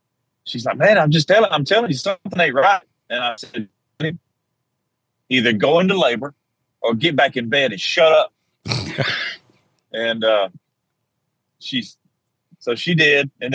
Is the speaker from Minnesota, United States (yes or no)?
no; Georgia, United States; I was you know, strong Southern Baptist growing up in South Georgia.